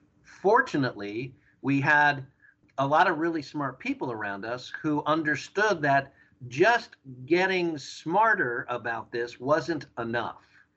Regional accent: St. Louis, Missouri, United States; So I came from St. Louis.

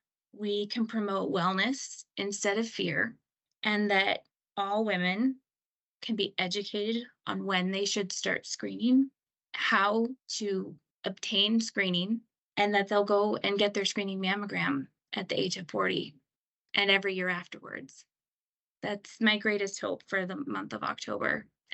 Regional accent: Midwest, United States; Well, I grew up in the Midwest.

